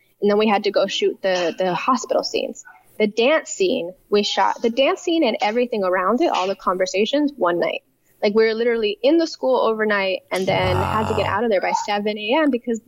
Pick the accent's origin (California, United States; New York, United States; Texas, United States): California, United States; San Francisco; because I grew up poor in San Francisco. If you grow up poor in San Francisco, you're going to a bodega